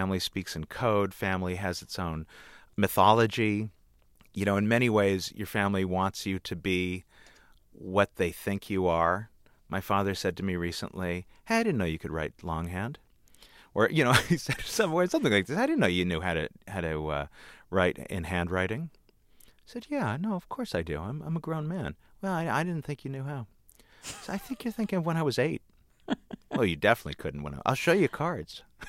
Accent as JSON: {"language": "English", "town": "Orange County", "region": "California", "country": "United States", "tie": "born or raised there", "said": "But I did go to school in D.C., even though I was raised in Orange County."}